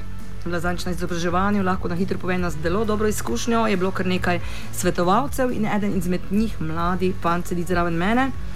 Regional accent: Prekmurje, Slovenia; Torej, prihajam iz Prekmurja, sem Prekmurka

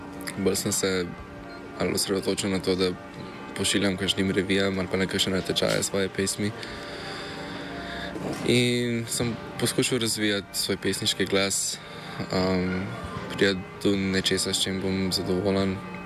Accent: Kamnik, Central Slovenia, Slovenia; Ja, iz Kamnika sem.

